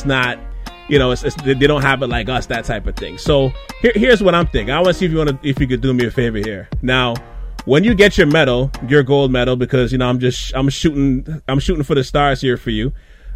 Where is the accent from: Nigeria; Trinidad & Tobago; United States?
Trinidad & Tobago; Because I'm Trinidadian, but...